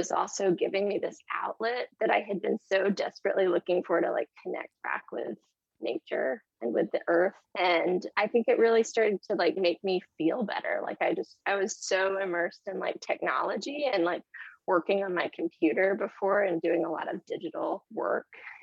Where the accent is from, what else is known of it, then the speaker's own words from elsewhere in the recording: Alabama, United States; born there; as I would travel between Maryland and my home state where I was born, of Alabama